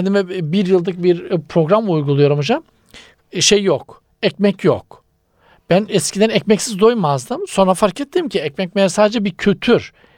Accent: Trabzon, Turkey; Bizim köy Trabzon'un zirve dağları. Daha yukarıda dağ yok yani.

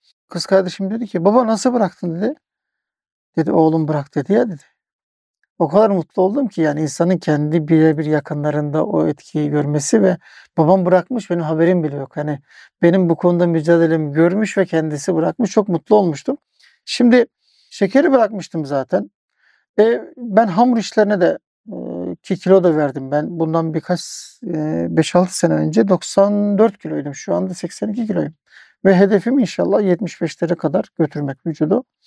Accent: Yalova, Turkey; ben Yalova'da büyüdüm. Küçüklüğümüzde bizim o toprakla ilişkimiz hep vardı.

